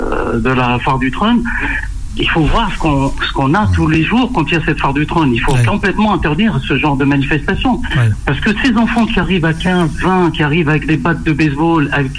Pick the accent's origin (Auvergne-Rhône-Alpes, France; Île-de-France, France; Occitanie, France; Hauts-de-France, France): Île-de-France, France; Bobigny; now in Charenton-le-Pont, France; Moi j'ai grandi à Bobigny avant d'habiter à Charenton-le-Pont.